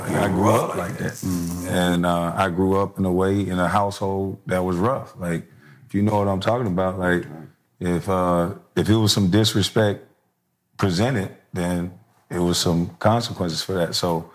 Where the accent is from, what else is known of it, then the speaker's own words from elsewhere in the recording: South Carolina, United States; I'm from South Carolina. Mm-hmm. You know, we Geechee.